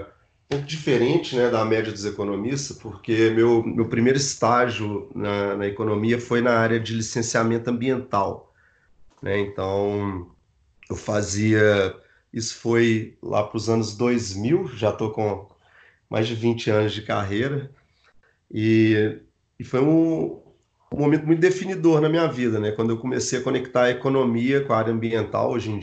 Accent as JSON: {"language": "Portuguese", "town": "Belo Horizonte", "region": "Minas Gerais", "country": "Brazil", "said": "E eu sou de Belo Horizonte, né, minha trajetória toda aqui"}